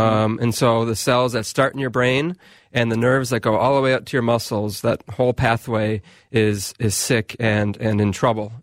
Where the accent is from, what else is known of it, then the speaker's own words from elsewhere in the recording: Waconia, Minnesota, United States; I'm from Waconia, Minnesota.